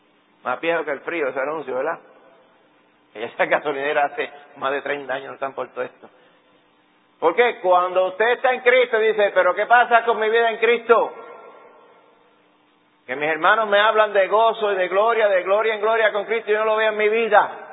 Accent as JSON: {"language": "Spanish", "town": "Aguadilla", "country": "Puerto Rico", "tie": "born or raised there", "said": "que yo me crié en Aguadilla"}